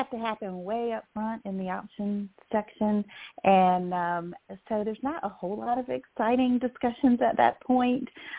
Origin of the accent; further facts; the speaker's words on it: Virginia Beach, Virginia, United States; And I grew up in the Virginia Beach, Norfolk area, so we had a huge military presence around there.